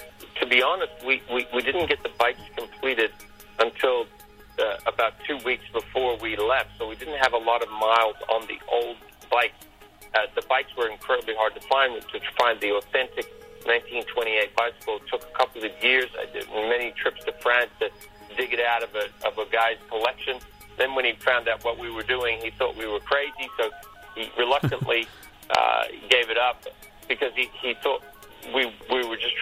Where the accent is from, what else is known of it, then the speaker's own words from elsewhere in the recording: Christchurch, Canterbury, New Zealand; Turns out that this New Zealand rider is from my hometown in Christchurch, New Zealand, where I'm from.